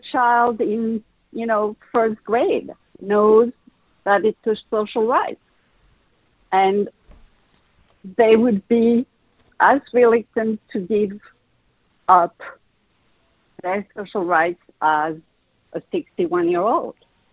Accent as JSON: {"language": "English", "town": "Paris", "region": "Île-de-France", "country": "France", "tie": "born or raised there", "moved": "yes", "lives_now": "New York City, United States", "said": "So I'm a New Yorker. I'm from an American and French family, and I grew up in Paris and then moved to New York City fully in the 80s, the best and the worst time."}